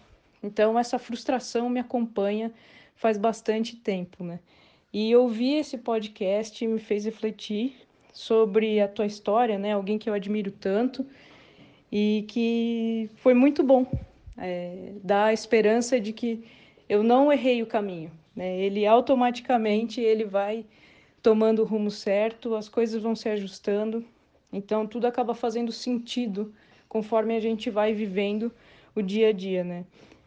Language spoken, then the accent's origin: Portuguese; Curitiba, Paraná, Brazil; tenho 34 anos, sou programadora e designer, sou de Curitiba.